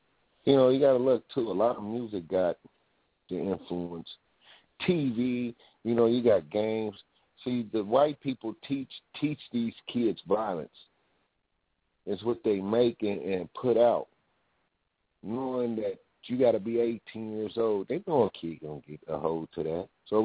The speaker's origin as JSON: {"language": "English", "town": "Sacramento", "region": "California", "country": "United States", "said": "I'm from Sacramento too. … And I know how"}